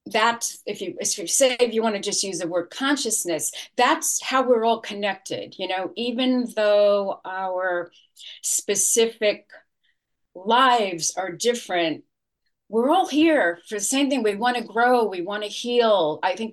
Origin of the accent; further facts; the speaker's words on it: New York City, New York, United States; I grew up in New York City.